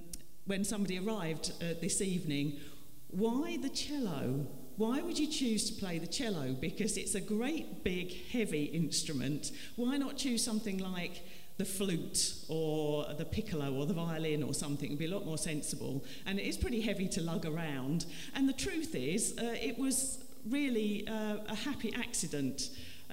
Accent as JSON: {"language": "English", "region": "London", "country": "United Kingdom", "tie": "born or raised there", "said": "where I grew up, you may have gathered I'm a Londoner. In the London borough of Waltham Forest"}